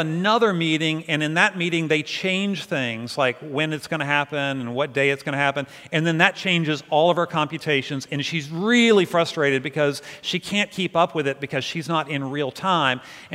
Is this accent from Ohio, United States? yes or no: no; Virginia, United States; And I didn't even know this history, and I grew up in Virginia.